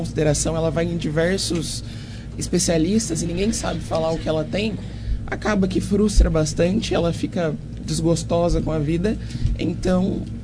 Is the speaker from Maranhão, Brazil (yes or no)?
no; Monte Alto, São Paulo, Brazil; Eu sou de Monte Alto, mas eu atuo em Ribeirão